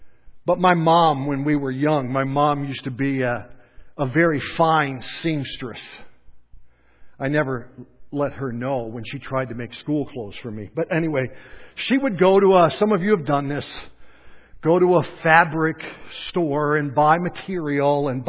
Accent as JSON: {"language": "English", "town": "Montrose", "region": "Pennsylvania", "country": "United States", "tie": "born or raised there", "said": "I grew up actually in Montrose, Pennsylvania."}